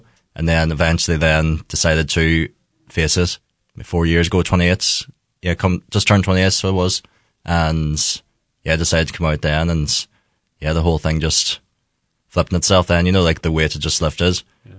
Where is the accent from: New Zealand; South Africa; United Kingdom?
United Kingdom; Castlederg, Northern Ireland; So I'm from Tyrone, across the border there, Ahí Aran Castlederg area. Mistaken for a Donegal man every now and then from the accents.